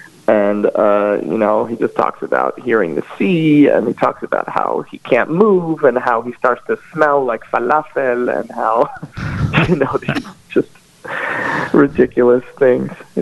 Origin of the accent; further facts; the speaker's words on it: Fort Lauderdale, Florida, United States; And so I grew up mostly in the Fort Lauderdale area, but we used to go to Israel every summer.